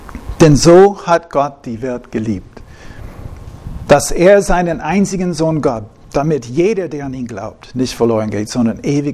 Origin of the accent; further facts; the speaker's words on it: United States; German is a second language; In den USA, wo ich herkomme